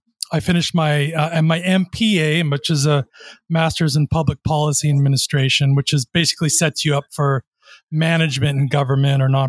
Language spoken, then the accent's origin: English; Long Beach, California, United States; also born or lived in Orange County; And so I was born in Orange County and I grew up in Long Beach. And I went to school in Long Beach State, and I studied criminology of all things.